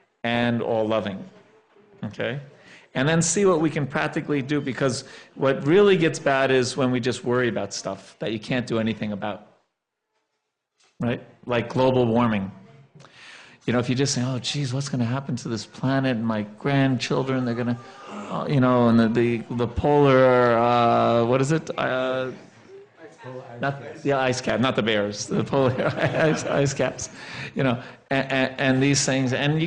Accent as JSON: {"language": "English", "region": "New York", "country": "United States", "tie": "born or raised there", "said": "Yeah, but I grew up in New York."}